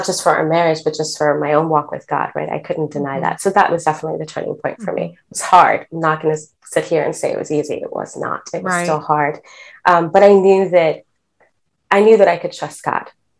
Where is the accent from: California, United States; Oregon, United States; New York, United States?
New York, United States; New York City; But yes, I was born and raised in New York.